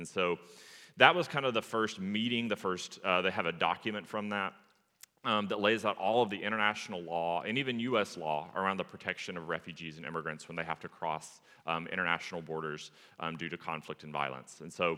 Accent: Tennessee, United States; I'm actually not originally from the Bay Area. I'm originally from East Tennessee. I grew up in the foothills of the Smoky Mountain National Park.

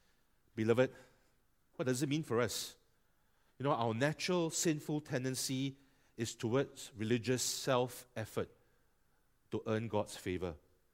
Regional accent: Singapore; as Singaporean Chinese or Singapore Asians, we tend to be shy about saying things aloud.

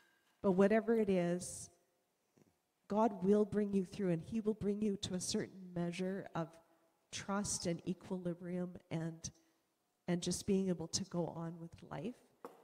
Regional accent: Canada; we're Canadian.

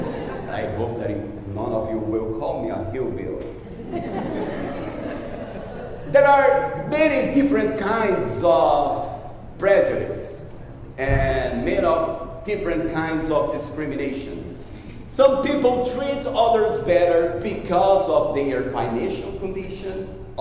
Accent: Paraíba, Brazil; moved away; So this is the state of Paraíba. And then I moved to Minas Gerais. And as I adjusted my accent, it worked for a while.

